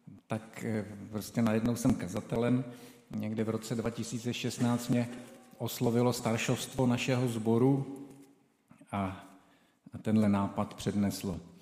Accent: Trutnov, Hradec Králové Region, Czechia; Původem jsem ale z Trutnova, z věřící rodiny. Měl jsem věřící oba rodiče i prarodiče

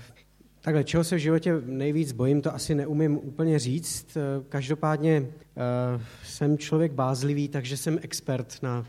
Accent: Litomyšl, Pardubice Region, Czechia; Pocházím z Litomyšle, tam i teď s manželkou a těmi dětmi tedy žijeme a do Prahy dojíždím učit. Jsem kazatelem v církvi bratrské

